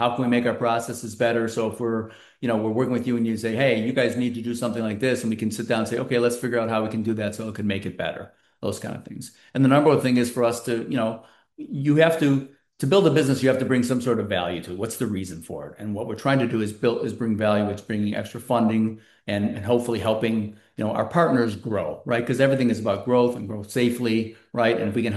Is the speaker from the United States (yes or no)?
yes; Skokie, Illinois, United States; I was this guy from Skokie, and all of a sudden my wife kind of got me into this kind of stuff.